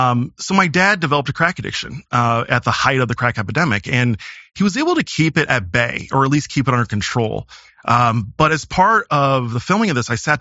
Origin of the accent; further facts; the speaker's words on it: Quad Cities, United States; Well, I grew up in the Quad Cities. It's Western Illinois and Eastern Iowa. It's on the Mississippi River, hometown of John Deere Tractors.